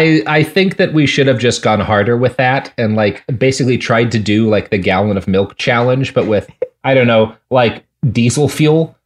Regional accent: Texas, United States; look, man, I grew up in Texas. If there's one thing that entitles me to do, it's make fun of Florida.

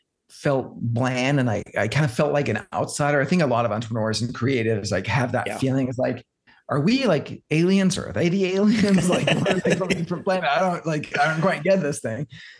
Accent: Denmark; now in United States; I was born and raised in Denmark. And so moving to the States some years ago, I had to retake my driver's license

